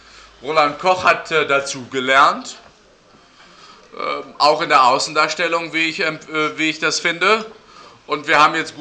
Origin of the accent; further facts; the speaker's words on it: Northern Germany, Germany; ich komme ja nun wirklich aus Norddeutschland